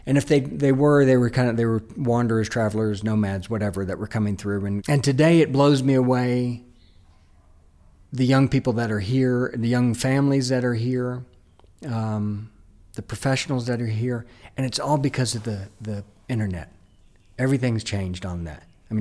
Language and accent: English; Chattanooga, Tennessee, United States; I'm from Chattanooga, Tennessee.